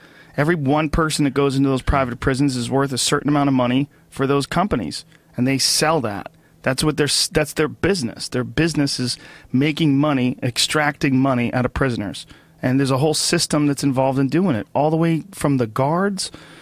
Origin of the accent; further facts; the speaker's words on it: Newton, Massachusetts, United States; It's like pretty easy life growing up in Newton, Massachusetts.